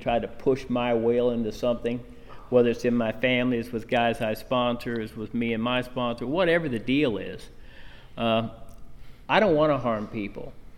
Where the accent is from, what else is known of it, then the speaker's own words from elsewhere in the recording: Kansas, United States; I'm from Kansas originally, and eating crow is just hard to do.